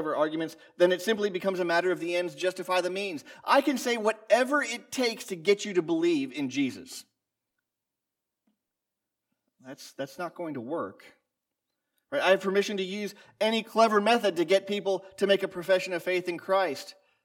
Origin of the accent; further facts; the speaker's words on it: Ohio, United States; we found out that I was from Ohio, and this other couple was from Michigan.